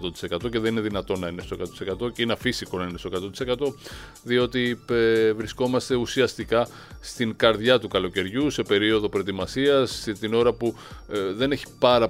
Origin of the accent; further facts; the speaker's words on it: Rethymno, Crete, Greece; αύριο φεύγει για Κρήτη και για Ρέθμνες διακοπές. Δημήτρη, θα πας στην ιδιαίτερη πατρίδα μου